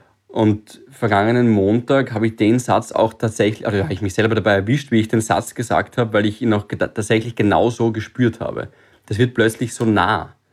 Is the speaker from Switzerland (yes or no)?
no; Graz, Styria, Austria; now in Vienna, Austria; lebe ich auch schon seit 7 Jahren in der Stadt und ich kenne diese ganzen Orte. Ich glaube, du auch als Grazer, Bolli, kennst, ich bin auch Grazer